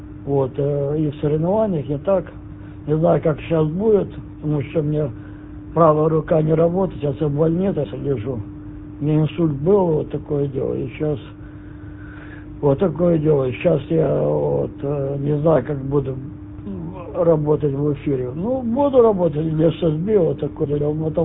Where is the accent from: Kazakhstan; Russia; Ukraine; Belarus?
Ukraine; Zhytomyr, Zhytomyr Oblast; Вот, ну я сам из Житомира, вот, сам из Житомира я родом